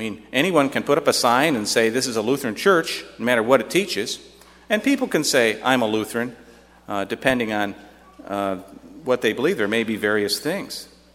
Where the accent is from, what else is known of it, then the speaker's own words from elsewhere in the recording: Michigan, United States; now in Illinois, United States; Kind of like I go back home to where I grew up in Michigan a couple of times a year